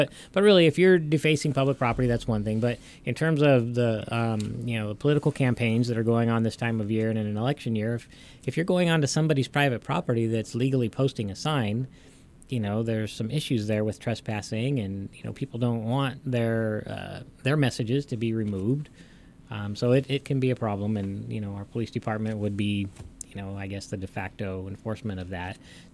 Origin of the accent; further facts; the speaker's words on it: Huntington Beach, California, United States; I came from Orange County. In Huntington Beach, that is the norm everywhere.